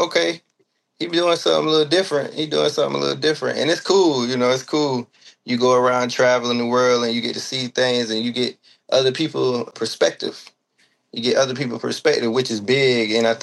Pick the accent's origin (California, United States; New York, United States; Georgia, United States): Georgia, United States; also born or lived in Waycross; Man, I'm just a country boy from South Georgia, man. About an hour from Jacksonville, Florida. Now I went to Waycross, if y'all know. A small place, man. Country, but we real.